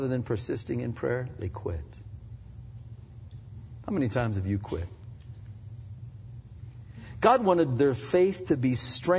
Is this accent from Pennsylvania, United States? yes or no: yes; New Castle, Pennsylvania, United States; I was a kid growing up. We'd go to the city, to Youngstown, Ohio. Sometimes we're from Newcastle